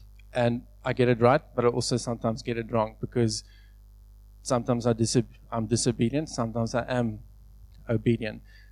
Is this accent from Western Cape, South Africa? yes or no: yes; Somerset West, Western Cape, South Africa; So I grew up in Somerset West.